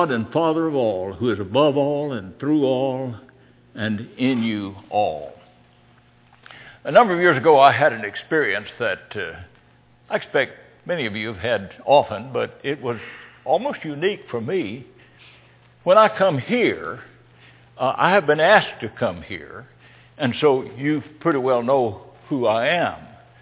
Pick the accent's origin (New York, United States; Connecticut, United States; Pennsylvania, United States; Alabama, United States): Alabama, United States; accent: Alabama; And there I was speaking my Alabama accent.